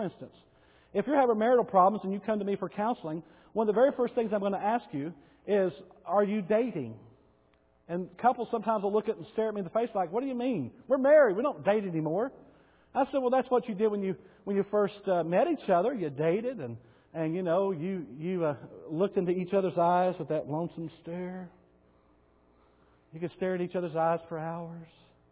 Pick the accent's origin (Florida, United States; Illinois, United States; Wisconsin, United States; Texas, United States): Texas, United States; Bowie; I lived 20 miles away from Tanya. And she lived in Nakona. I was from Bowie.